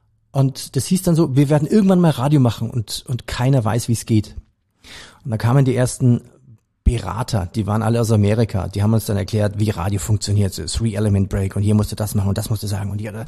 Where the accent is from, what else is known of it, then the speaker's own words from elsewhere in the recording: Bavaria, Germany; Ich komme aus Bayern, also habe ich den Bayerischen Rundfunk immer gehört.